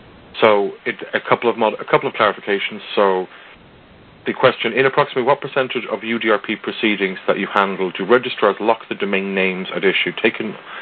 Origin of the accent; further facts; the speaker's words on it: Ireland; a bit like Oscar Wilde, I am Irish.